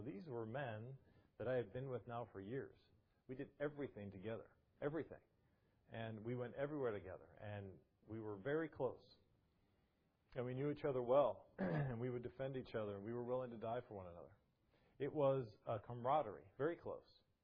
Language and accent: English; Chicago, Illinois, United States; I was from Chicago.